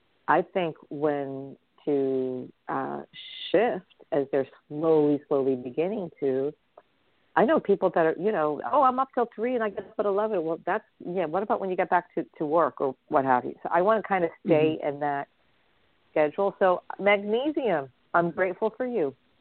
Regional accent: New York City, New York, United States; I am as much as I adore nature, I am a ride or die New Yorker. So I'm here in the trenches with my fellow New Yorkers, which is fine.

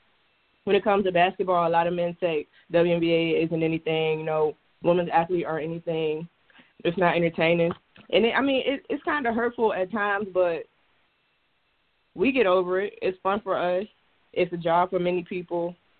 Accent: Richmond, Virginia, United States; Oh, and I'm from Richmond.

